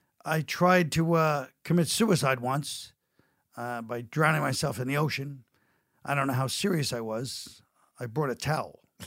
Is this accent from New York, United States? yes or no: yes; Brooklyn, New York, United States; So I go to Pips to audition. I'm from Brooklyn.